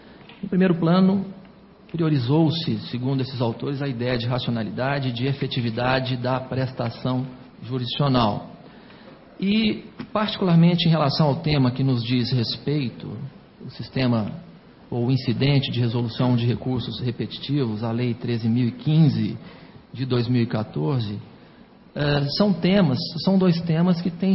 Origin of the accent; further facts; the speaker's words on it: Goiás, Brazil; born there; Eu sou goiano de nascimento, faço questão de dizer isso sempre com muito orgulho